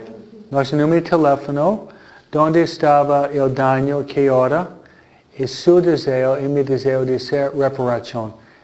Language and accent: Spanish; New York, United States; also born or lived in New Jersey; Yo vivía en el estado de Nueva York. Yo fui criado en Nueva York, New Jersey, iba a la universidad en Filadelfia